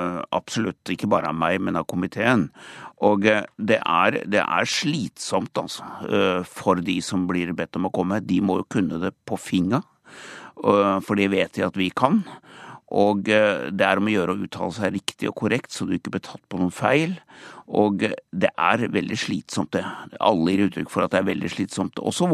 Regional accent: Lier, Buskerud, Norway

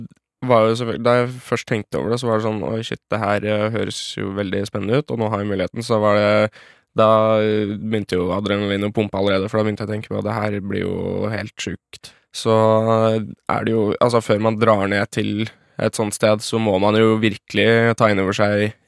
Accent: Brøttum, Innlandet, Norway; now in Skedsmokorset, Norway; Jeg kommer opprinnelig fra litt av bygget i Ringsaker som heter Brøttum, men nå bor jeg på Skedsmo Korset og jobber i Oslo.

